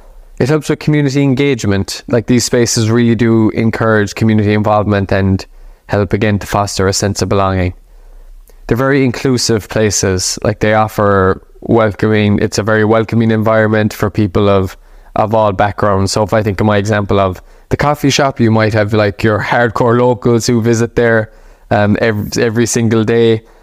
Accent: Killarney, Munster, Ireland; it is around the coffee shop in my hometown of Killarney. So when I lived in Killarney

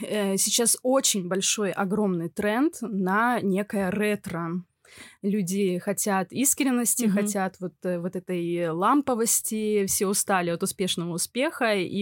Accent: Narva, Ida-Viru County, Estonia; Я, кстати, сама родом из Нарвы, вот. И росла я на Крингольме, если знаете, что это такое. То есть, как бы это не самый, так сказать, элитный район города Нарвы.

